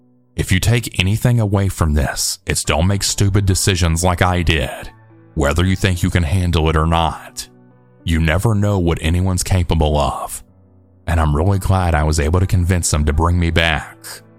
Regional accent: Tucson, Arizona, United States; born there; I'm 46 years old. I was born in Tucson, Arizona.

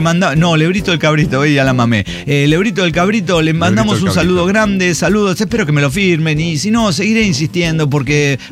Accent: Ambul, Córdoba, Argentina; les recuerdo que mi pueblo de la infancia es Ambul.

